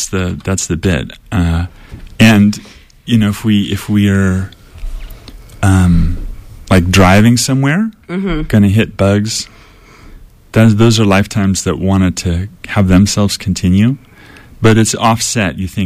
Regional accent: Chico, California, United States; People always, when I'm, traveling or far, I say I'm from Chico. They're like, from Chino? No. Chico.

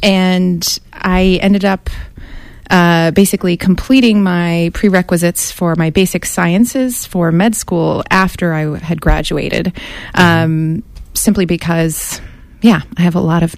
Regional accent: San Francisco, California, United States; also born or lived in Monterey Peninsula, United States / Seattle, United States / Montreal, Canada; So originally I am a California native. I'm from San Francisco, Bay Area. That's where I grew up and then spent some years in the Monterey Peninsula.

